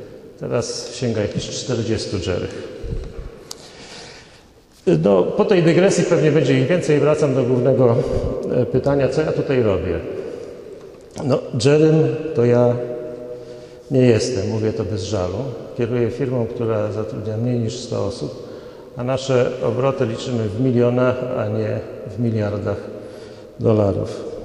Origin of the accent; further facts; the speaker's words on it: Gdańsk, Pomeranian Voivodeship, Poland; Przyjechałem do Was z Gdańska. Jestem przedsiębiorcą od blisko 20 lat.